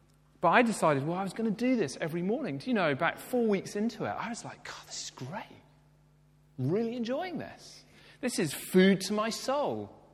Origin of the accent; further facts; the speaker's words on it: United Kingdom; probably none of us because we're all British